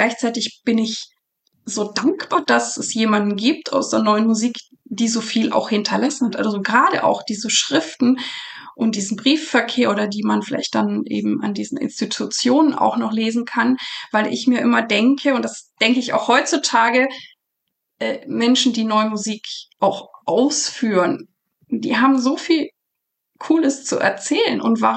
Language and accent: German; Bavaria, Germany; Ich bin ja in Franken groß geworden